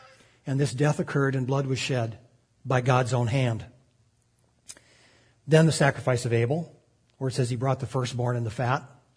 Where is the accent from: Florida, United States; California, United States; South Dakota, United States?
South Dakota, United States; I was raised in South Dakota, and I used to commute back and forth from South Dakota to where I went to college in Tulsa, Oklahoma.